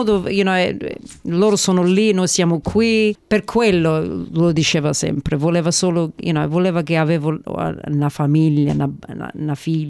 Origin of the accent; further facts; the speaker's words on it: Perth, Western Australia, Australia; Italian is a second language; now in Sydney, Australia; Io vengo da Perth e sono venuto qui a Sydney per essere parte del concorso Australian Idol.